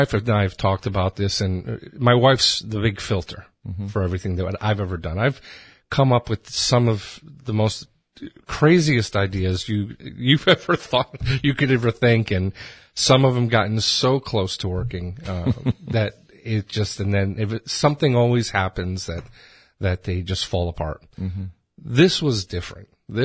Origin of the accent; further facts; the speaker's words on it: Connecticut, United States; also born or lived in South America / Europe; now in Flagler County, United States; I've been a resident of Flagler County for 15 years. Mm-hmm. I was born in South America. I grew up in Connecticut, mm-hmm. Went to school there, went to school in Europe, came back here, got married, had a couple kids.